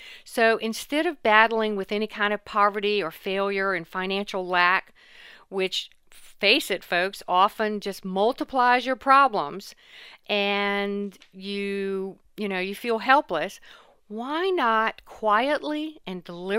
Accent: Chuckatuck, Virginia, United States; Growing up in Chuckytuck, Virginia, my parents were farmers as far back as we can trace

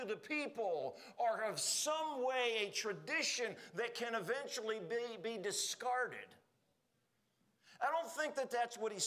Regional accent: Pennsylvania, United States; I said, I've heard of it. I grew up in Pennsylvania.

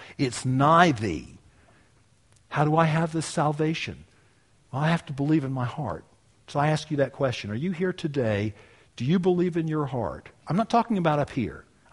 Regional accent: United States; born there; Sure, I was born in America as a Christian nation, right?

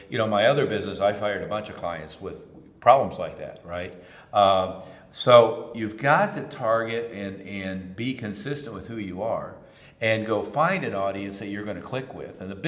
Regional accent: Tulsa, Oklahoma, United States; However, you know, I'm from Tulsa.

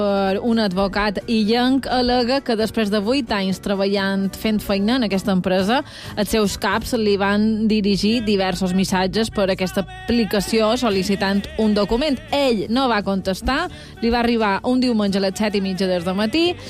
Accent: Bunyola, Balearic Islands, Spain; Jo som de Bunyola, Jaume, no sé si saps que és un poble, com tant d'altres de les illes

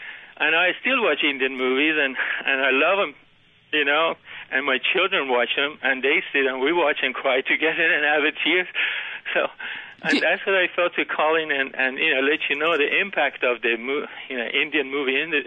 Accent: Tehran, Tehran Province, Iran; I grew up in Tehran, Iran

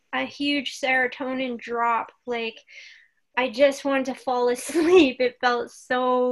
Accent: Kamloops, British Columbia, Canada; I'm from Kamloops.

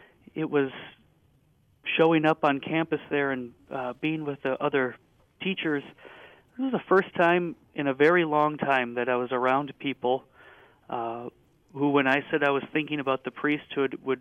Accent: Faribault, Minnesota, United States; I grew up in Faribault, so on the south side of the diocese, in what was then Immaculate Conception Parish.

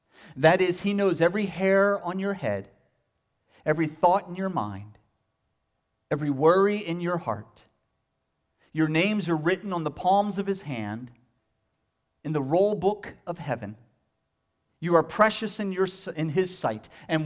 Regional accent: Pennsylvania, United States; I grew up near Lancaster County where the Amish are.

